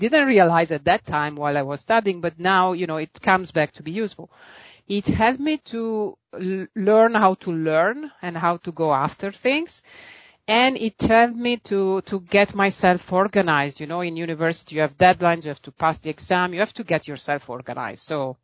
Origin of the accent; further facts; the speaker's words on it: Venice, Veneto, Italy; English is a second language; I did go to university in Venice. I was actually born and raised in Venice